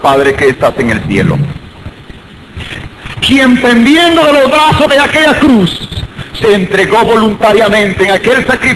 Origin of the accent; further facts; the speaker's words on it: Ciudad Barrios, San Miguel, El Salvador; Soy originario de Ciudad Barrios, en el departamento de San Miguel, en la zona oriental de nuestro país.